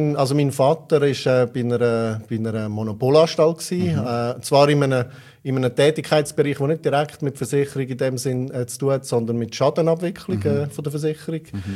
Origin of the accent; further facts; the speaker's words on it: Tegerfelden, Aargau, Switzerland; Im Aargau, also geboren und aufgewachsen bin in Tegerfelden